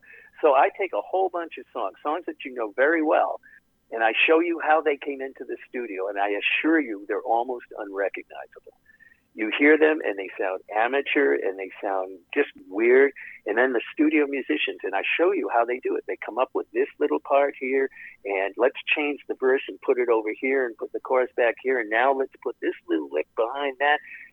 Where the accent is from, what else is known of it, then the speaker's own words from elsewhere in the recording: Midwest, United States; now in Fairfield, United States; So I grew up in the Midwest. I grew up in suburbs of Detroit and Chicago.